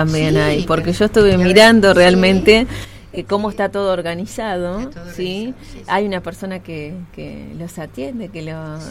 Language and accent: Spanish; Argentina; También como argentinos tenemos que cambiar Yo tengo mi familia viviendo en Uruguay